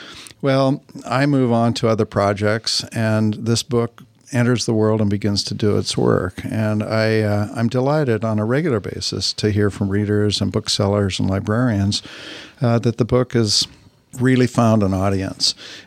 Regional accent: Northwest, United States; I grew up in the Northwest, and I was fortunate that my parents really believed in getting us outside.

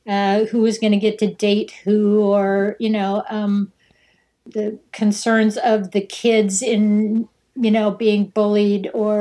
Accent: Midwest, United States; born there; I mean, I've lived in the Midwest. I was born in the Midwest.

